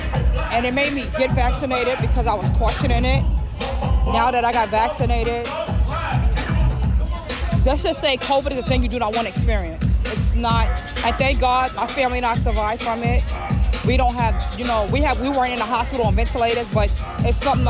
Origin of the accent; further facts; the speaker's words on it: Brooklyn, New York, United States; I'm originally from Brooklyn, Bed-Stuy, Ocean Avenue.